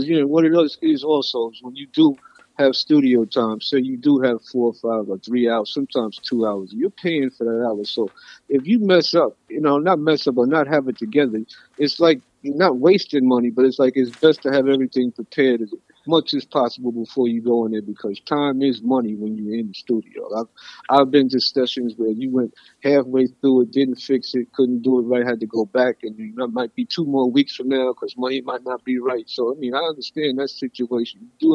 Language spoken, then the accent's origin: English; New York, United States; we're from New York, where people speak when they only speak, and most people walk by each other because that's just what we